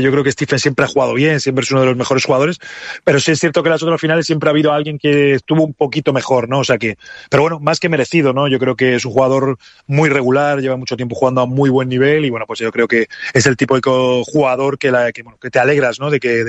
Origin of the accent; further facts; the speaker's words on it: Spain; al final somos españoles y hacemos lo que se puede, o sea, el acento, por mucho que queramos, es difícil siempre cambiarlo.